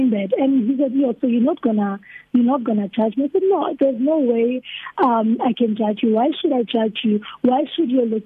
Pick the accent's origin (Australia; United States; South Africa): South Africa; Phosphorus; So I explained that I was from Phosphorus, planning to relocate to Pretoria.